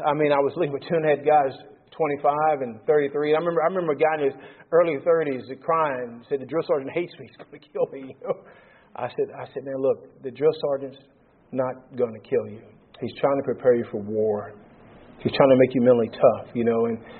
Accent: United States; I'm from the United States originally

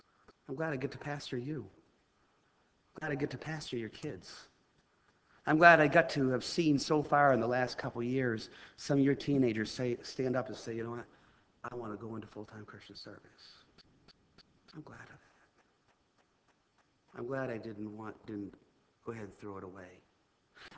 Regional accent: Maine, United States; my home preacher in Maine, in my home state

